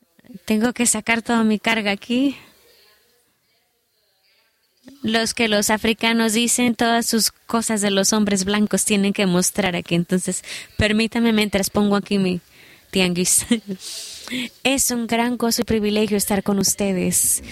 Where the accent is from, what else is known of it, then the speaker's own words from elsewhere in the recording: Canada; Yo soy de Canadá, así es que yo vengo de un país amarillo.